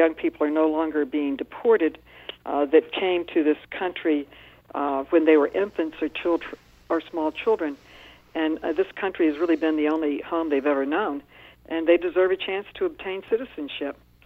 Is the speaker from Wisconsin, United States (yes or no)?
no; New York, United States; As a New Yorker, we are truly a tapestry of ethnic, cultural, and religious traditions